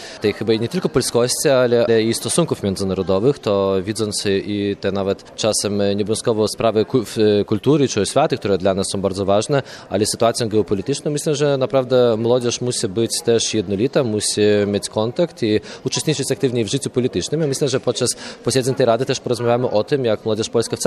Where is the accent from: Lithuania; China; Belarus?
Lithuania; Vilnius County; jestem z Litwy, samorządu rejonu Wileńskiego, pełnię stanowisko mera samorządu.